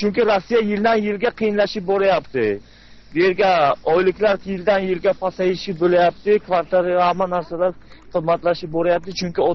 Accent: Samarkand, Samarqand Region, Uzbekistan; Samarqanddan.

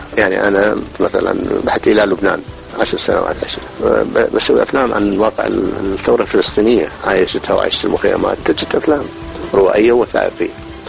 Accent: Iraq; باسبورت يمني ويعرفون هذا الباسبورت اليمني معطى لي وانا عراقي،

